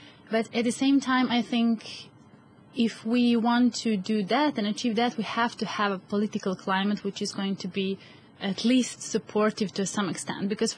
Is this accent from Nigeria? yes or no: no; Serbia; English is a second language; moved away; the patriarchy in my country, which is Serbia, I come from Serbia, is really, really strong